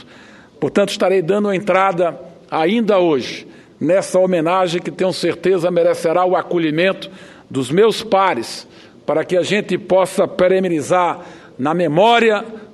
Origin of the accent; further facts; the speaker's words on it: Pernambuco, Brazil; como pernambucano e representante do semiárido brasileiro